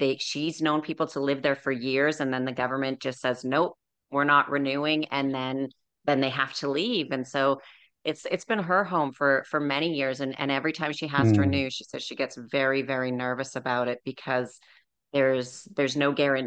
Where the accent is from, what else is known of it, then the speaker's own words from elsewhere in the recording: Canada; And I'm from Canada. And Canada's a really big country.